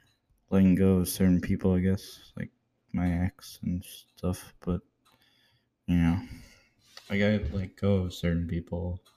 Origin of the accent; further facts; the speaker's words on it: Canada; I know I'm Canadian and all